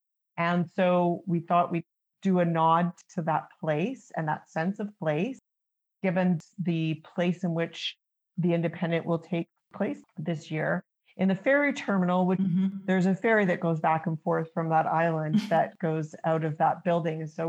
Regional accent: Regina, Saskatchewan, Canada; born there; she's from my home province of Saskatchewan and my home city. I was born in Regina, Saskatchewan

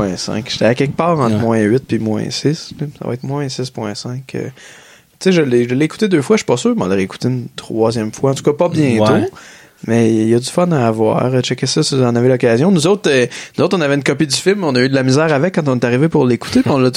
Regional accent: Sainte-Anne-de-la-Pérade, Quebec, Canada; born there; pas très loin de mon village natal, Saint-Anne-de-la-Pérade.

